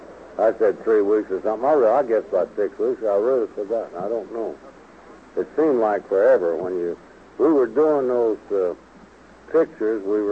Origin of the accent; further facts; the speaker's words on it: Cole, Arkansas, United States; born there; And I was born in Cole, Arkansas, but I wasn't a country fella because I was born right in downtown Cole.